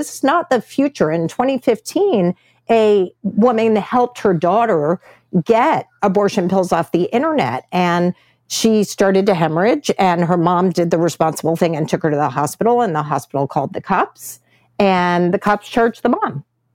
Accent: Texas, United States; very akin to what my home state of Texas has done with the anti-trans law

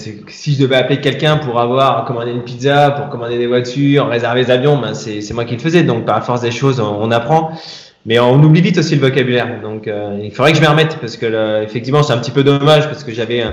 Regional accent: Strasbourg, Grand Est, France; moi, je suis strasbourgeois. Donc, bien évidemment, avant d'aller en sport études à Reims, je faisais allemand première langue.

